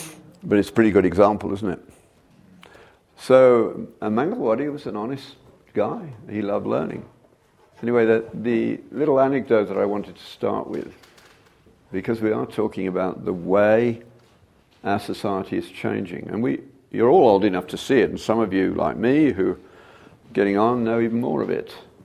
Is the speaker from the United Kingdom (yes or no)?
yes; United Kingdom; I grew up in the British equivalent of Detroit, but we didn't lock our doors.